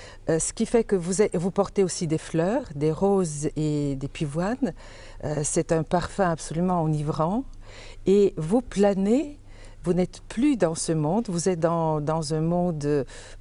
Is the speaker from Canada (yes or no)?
no; France; Donc, je suis une Française d'origine bulgare et citoyenne européenne